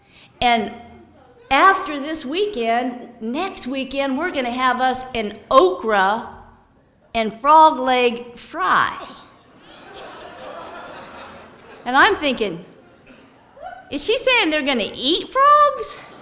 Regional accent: San Francisco, California, United States; I grew up in San Francisco, you know, I mean, by now I'm 12, 13 years old

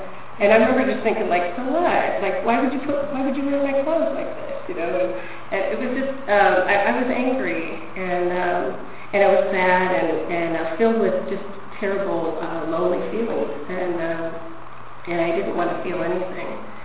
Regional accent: Minnesota, United States; My parents were always constantly fighting, and I grew up in Minnesota.

